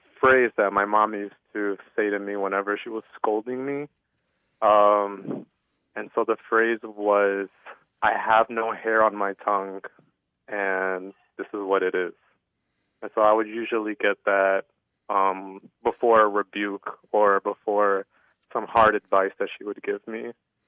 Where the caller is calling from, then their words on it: La Crosse, Wisconsin, United States; I'm calling from La Crosse, Wisconsin.